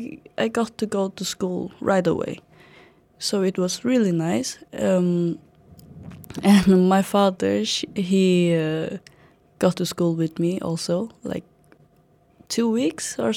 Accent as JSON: {"language": "English", "region": "Chiang Mai", "country": "Thailand", "second_language": "English", "said": "I am from Chiang Mai, so like she go to the big city and work."}